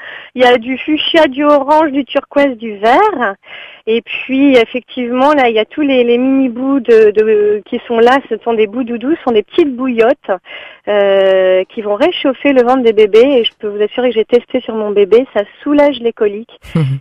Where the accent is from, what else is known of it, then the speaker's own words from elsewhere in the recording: Hauts-de-France, France; Eh ben si, mais j'étais une ch'ti, mais je me suis baladée à Lyon et on revient à Lille parce qu'on aime bien. Non, si on est ch'ti